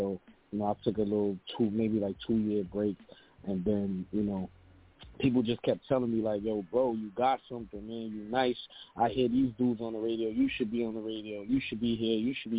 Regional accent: New York City, New York, United States; You know, growing up in the Bronx, you know, and I'm from Cedar and Cedric. So if you know about Cedar and Cedric, you know that's the birthplace of hip hop.

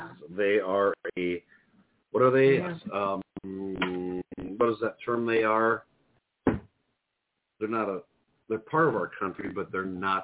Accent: Minnesota, United States; Hey, I'm from Minnesota.

